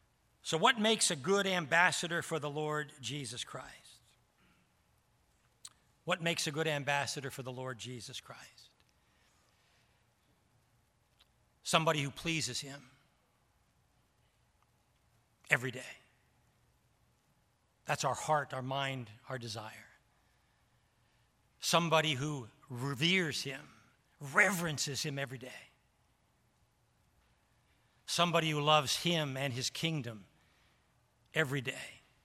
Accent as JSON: {"language": "English", "country": "Rwanda", "said": "4 years later, in April 1994, the unthinkable happened to friends and neighbors in my home country. Over a period of 100 days, nearly 1 million people were massacred in Rwanda's genocide."}